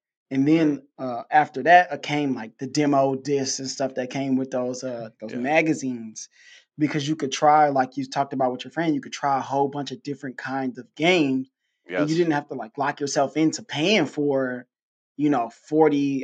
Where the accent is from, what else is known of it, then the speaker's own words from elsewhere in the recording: Detroit, Michigan, United States; I didn't even mention sports games, you know, growing up in Detroit.